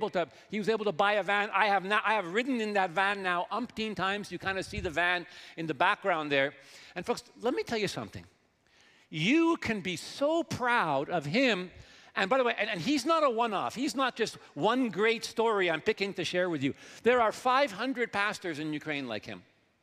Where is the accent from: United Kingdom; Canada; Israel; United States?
Canada; as a Canadian global worker, let me ask you a question.